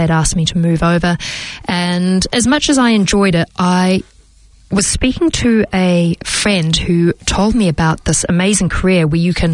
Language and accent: English; Auckland, New Zealand; I was born and raised in Auckland